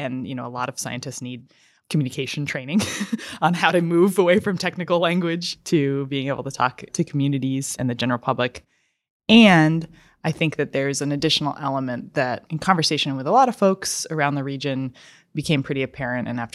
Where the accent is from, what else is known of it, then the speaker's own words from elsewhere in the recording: Homer, Alaska, United States; also born or lived in Sitka; I am here in Sitka, Alaska, where I've lived for the last 10 years. I was born and raised in Homer, Alaska, in the Northern Gulf.